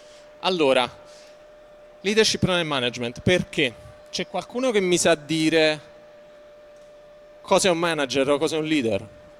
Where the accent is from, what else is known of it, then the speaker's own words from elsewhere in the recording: London, United Kingdom; È un piacere essere qui. Vengo da Londra